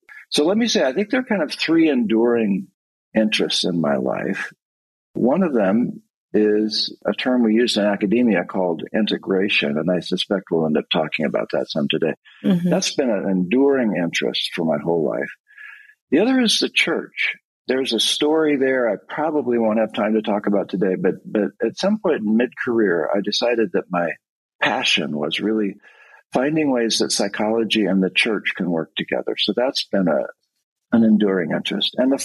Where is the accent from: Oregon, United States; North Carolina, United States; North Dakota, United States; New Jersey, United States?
Oregon, United States; I live in my home state of Oregon. I actually grew up on a hazelnut farm in rural Oregon, which means I'm a psychologist who grew up on a nut farm